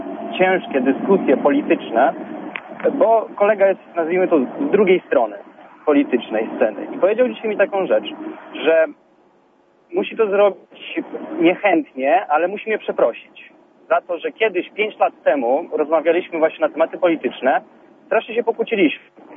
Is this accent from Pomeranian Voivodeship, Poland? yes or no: yes; Kwidzyn, Pomeranian Voivodeship, Poland; jestem z Kwidyna w ogóle, jadę właśnie do domu, będę w Grudziądzu zapewne za godzinę.